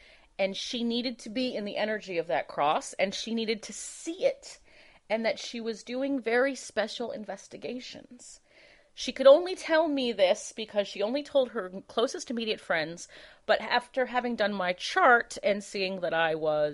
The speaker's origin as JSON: {"language": "English", "town": "Hollywood", "region": "California", "country": "United States", "tie": "born there", "said": "one of them was that I was born in Hollywood."}